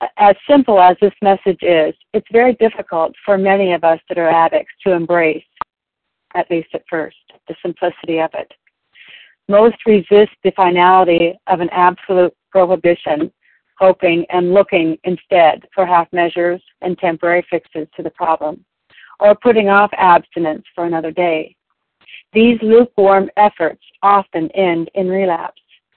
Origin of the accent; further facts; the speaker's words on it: Oregon, United States; I am from Oregon and a recovered compulsive overeater.